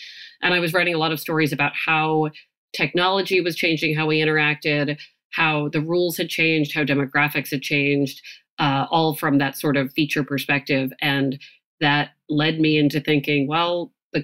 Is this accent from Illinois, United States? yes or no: no; Maryland, United States; now in Boston, United States; But I am originally basically from Maryland and moved to Boston and have been in Boston so long that I am starting to think like a Boston person, whatever that means.